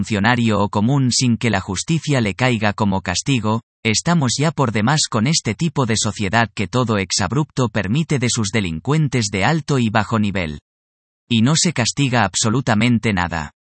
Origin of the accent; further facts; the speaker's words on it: Peru; Como sociedad peruana ya quisiéramos ser el fin supremo de la dignidad y el trabajo rentable para todos